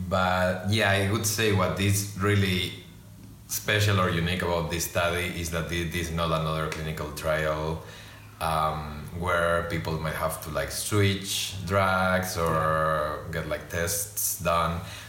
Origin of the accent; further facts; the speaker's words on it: Spain; moved away as an adult; now in United Kingdom; I am from Spain, but I've been in the UK for 6 years now. I came here to do a PhD at UCL in London